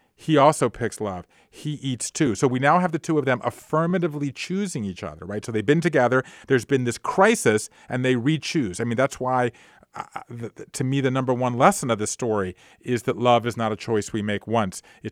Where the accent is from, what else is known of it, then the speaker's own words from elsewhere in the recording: Georgia, United States; I grew up in South Georgia, and I think of myself as not an interesting person who's tried to go off and do interesting things, right?